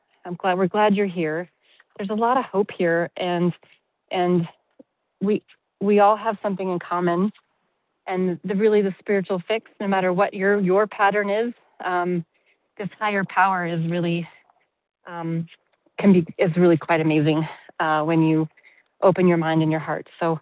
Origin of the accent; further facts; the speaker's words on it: Colorado, United States; now in Poland; I am formerly of Colorado, moved to Poland a while ago, so I'm calling from Europe.